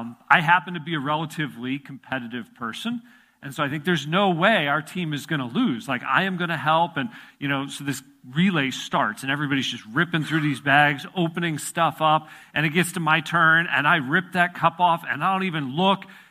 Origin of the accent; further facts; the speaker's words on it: Illinois, United States; I grew up in Illinois, just southwest of Chicago, but we traveled to Wisconsin for a youth conclave that they would have in Wisconsin.